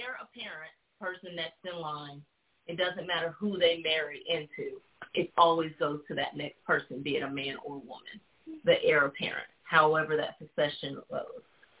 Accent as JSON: {"language": "English", "country": "United States", "tie": "born or raised there", "said": "I grew up in American public school."}